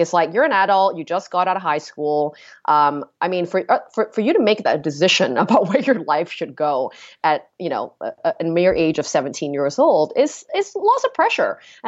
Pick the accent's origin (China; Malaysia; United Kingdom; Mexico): Malaysia; Kuala Lumpur, Federal Territory of Kuala Lumpur; also born or lived in Penang; I was born in Malaysia, in Penang, you know, the mecca of great Southeast Asian food. I'm a bit biased, but it truly is the best food in Southeast Asia. And it's a little island, you know, not much to do. We moved to Kuala Lumpur when I was about 6 years old.